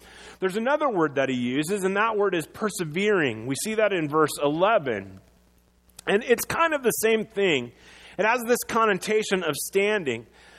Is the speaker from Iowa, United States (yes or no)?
yes; Iowa, United States; I'm the guy in growing up in Iowa.